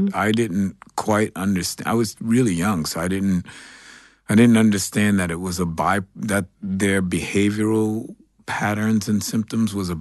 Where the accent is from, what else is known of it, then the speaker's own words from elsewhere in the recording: New York City, New York, United States; I grew up here in New York City. I'm a Greenwich Village kid.